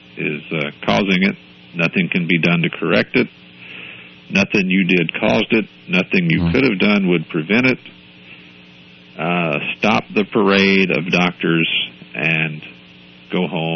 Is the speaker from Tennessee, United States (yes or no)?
no; Newton, Mississippi, United States; I'm a native of Mississippi. I was born in Newton, Mississippi, which was named for Isaac Newton.